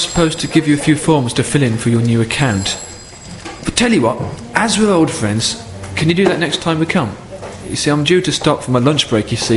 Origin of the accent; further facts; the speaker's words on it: Redditch, West Midlands, United Kingdom; Redditch? Me too.